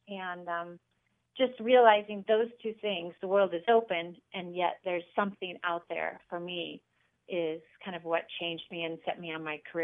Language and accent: English; Colorado, United States; And growing up in Colorado, I never thought much about the rest of the world. You know, you live in the middle of a big country, you know, you're often not exposed to that.